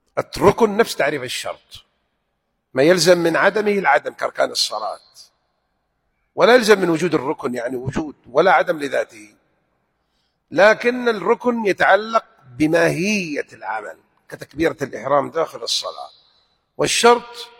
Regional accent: Hejaz, Saudi Arabia; كما يسمى عندنا في الحجاز في المهد

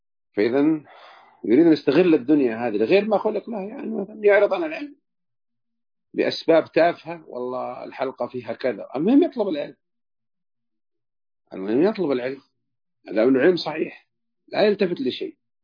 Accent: Hejaz, Saudi Arabia; تعرف أبو ويس وش معنى التعلت عندنا بالحجاز؟

